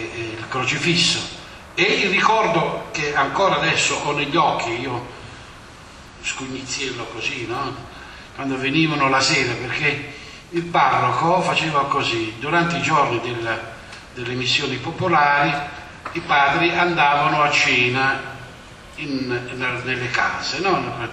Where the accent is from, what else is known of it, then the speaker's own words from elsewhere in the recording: Carinaro, Campania, Italy; il mio paesino che si trova qui a una quindicina di chilometri da Napoli, Carinaro